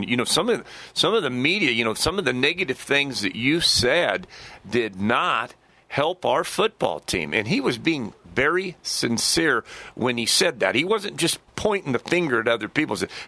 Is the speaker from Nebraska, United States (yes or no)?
yes; Kearney, Nebraska, United States; Hey, that's nothing because I'm from Kearney, Nebraska.